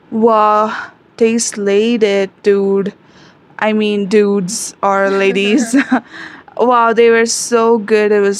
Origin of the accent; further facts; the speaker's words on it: India; I am from India.